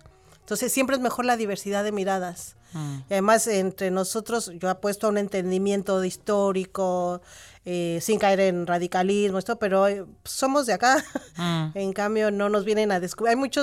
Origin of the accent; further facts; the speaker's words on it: Mexico; now in Argentina; En mi país se supone que hay una democracia, o que había. Y en ese proceso, y los desaparecidos siguen desapareciendo todos los días en México